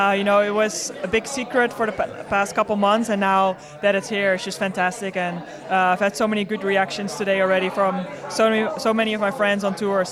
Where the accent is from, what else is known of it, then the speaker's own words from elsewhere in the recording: Netherlands; English is a second language; Obviously, we're in the Netherlands. It's my home country.